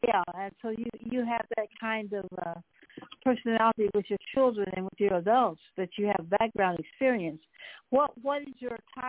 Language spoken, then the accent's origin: English; Tennessee, United States; I went to a country school in my hometown of Tennessee, and I had a teacher, a one-room school